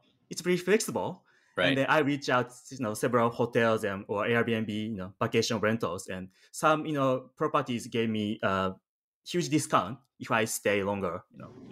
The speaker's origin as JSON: {"language": "English", "country": "Japan", "second_language": "English", "moved": "as an adult", "lives_now": "San Francisco, United States", "said": "So I'm originally from Japan. After I graduated my college, I moved to San Francisco. At that time, I didn't speak English."}